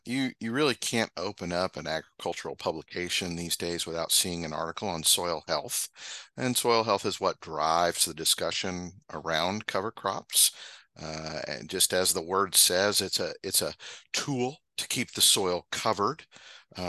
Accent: Tulsa, Oklahoma, United States; I grew up in Tulsa, but our family farms were about 2 hours to the west

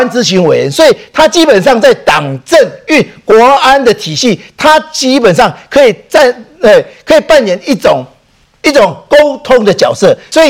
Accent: Taiwan; 我们台湾人要知道，我们台湾人面临四个难题

